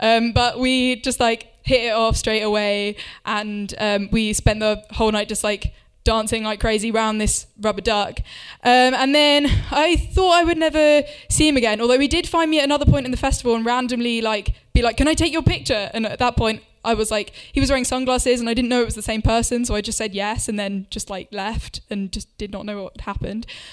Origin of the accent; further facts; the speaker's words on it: Winchester, South East England, United Kingdom; I was at a music festival near my hometown of Winchester.